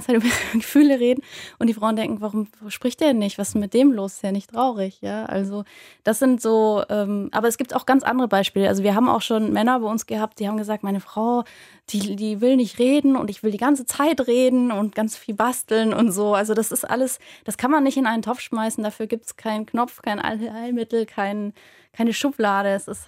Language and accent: German; Hamburg, Germany; also wir kommen ja aus Hamburg